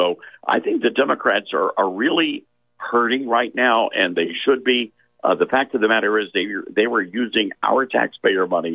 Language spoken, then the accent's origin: English; Memphis, Tennessee, United States; We were doing a book signing in Memphis, which is my hometown